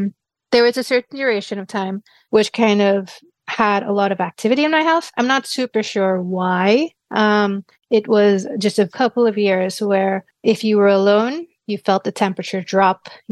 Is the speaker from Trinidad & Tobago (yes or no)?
yes; Trinidad & Tobago; So I grew up in Trinidad.